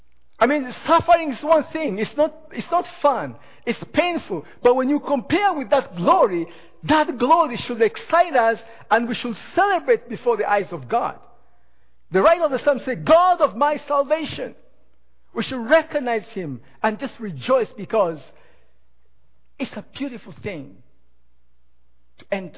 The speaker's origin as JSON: {"language": "English", "country": "Tanzania", "said": "My wife's from Burundi, I'm from Tanzania."}